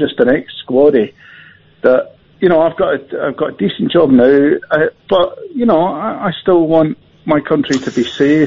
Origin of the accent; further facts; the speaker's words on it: Glasgow, Scotland, United Kingdom; I can be mad, and I'm from Glasgow